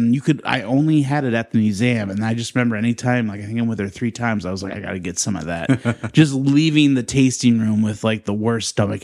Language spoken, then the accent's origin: English; Northeast, United States; because I'm from the Northeast originally, and I'm pretty sure Pepsi is Pennsylvania, up north area in that way.